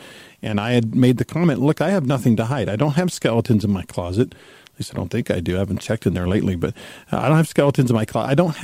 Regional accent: United States; I'm an American.

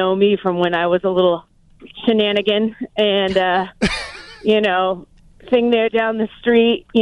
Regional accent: Gloucester, Massachusetts, United States; moved away; also born or lived in California; Well, I was born and raised in Gloucester. I left for 9 years. I went to California, came back to take care of my mom, and live in the house that my grandparents raised all of their kids in.

